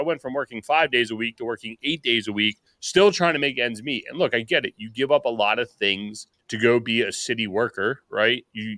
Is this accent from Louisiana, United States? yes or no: no; Pennsylvania, United States; We grew up outside of Philadelphia.